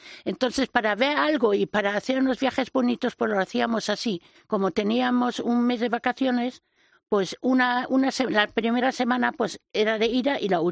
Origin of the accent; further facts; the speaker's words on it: Germany; soy alemana.